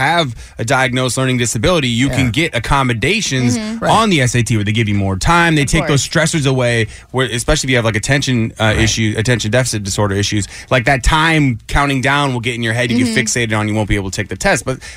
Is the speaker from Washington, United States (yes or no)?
yes; Seattle, Washington, United States; Also, I'm from Seattle, and that line has been abysmal for the past two seasons.